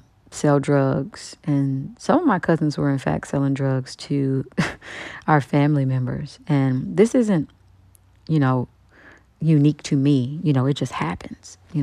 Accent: Kansas City, Kansas, United States

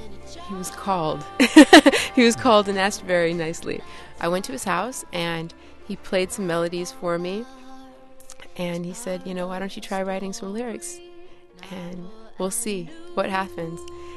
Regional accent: St. Paul, Minnesota, United States; born there; I was born in St. Paul, and I moved around a lot as a kid. But Minnesota has a huge melting pot of music.

